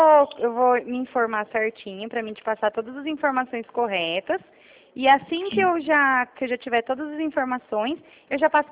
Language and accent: Portuguese; Rio Claro, São Paulo, Brazil; Eu sou aqui de Rio Claro.